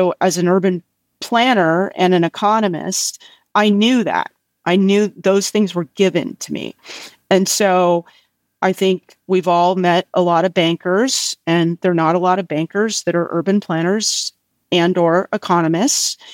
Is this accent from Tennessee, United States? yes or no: no; California, United States; The other issue is I grew up in Silicon Valley.